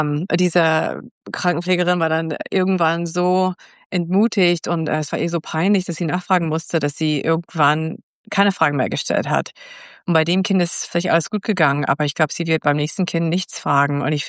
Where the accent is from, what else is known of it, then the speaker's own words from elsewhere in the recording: United States; Und in Amerika, wo ich herkomme